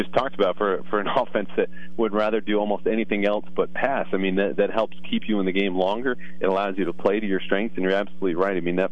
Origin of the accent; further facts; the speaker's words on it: Storrs, Connecticut, United States; I grew up in Storrs, Connecticut, which is the main campus for UConn.